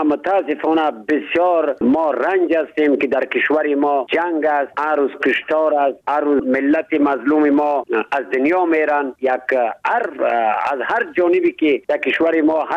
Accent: Afghanistan; چون خودم پامیری هستم، از پامیری بدخشان افغانستان هستم،

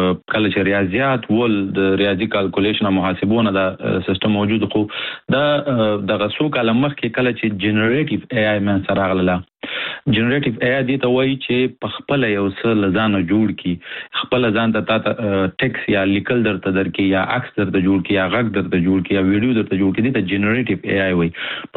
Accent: Nangarhar, Afghanistan; زه د افغانستان د ننګرهار ولایت څخه یم

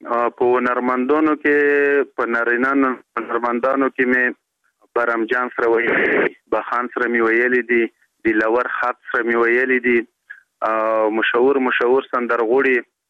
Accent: Matun, Khost, Afghanistan; زه د خوست ولایت دی متون یما په متون کې مدخل چینه کلی یما

